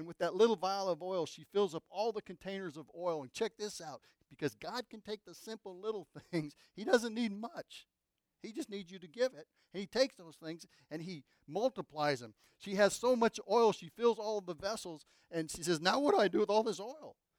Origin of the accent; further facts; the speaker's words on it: Buckeye, Arizona, United States; I grew up in Buckeye. You know, you get shot at, kicked, spit on, run over by a truck, and the girls in Buckeye are rough.